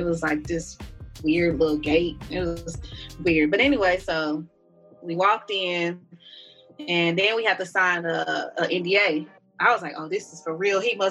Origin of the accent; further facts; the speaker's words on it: Houston, Texas, United States; And I was like, yeah, I'm from Houston.